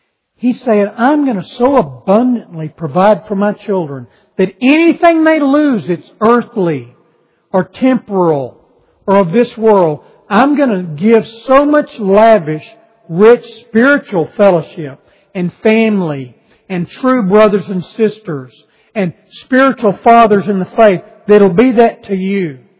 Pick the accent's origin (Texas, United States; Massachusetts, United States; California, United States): Texas, United States; Growing up in West Texas, we would go on vacation to Colorado, New Mexico